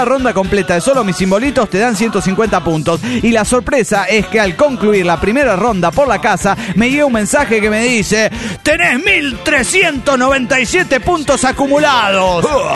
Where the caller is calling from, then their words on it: Tuluá, Valle del Cauca, Colombia; Estoy entre Tuluá y Cartago. Póngale, permanentemente.